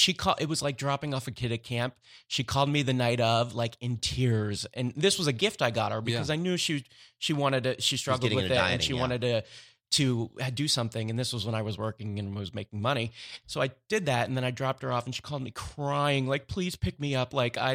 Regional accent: Philadelphia, Pennsylvania, United States; I am a card-carrying member of said club, and I'm Jewish, and I'm from Philadelphia

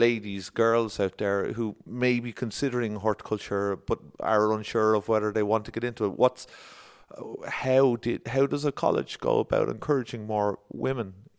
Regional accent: Ireland; I'm an Egypt, I'm a man, I'm an Irish man, I'm a bigger Egypt

